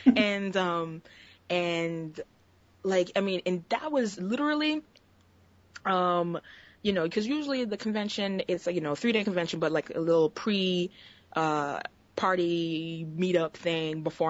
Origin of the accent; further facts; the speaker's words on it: New York, United States; This is in Florida. I'm from New York. This is in Florida.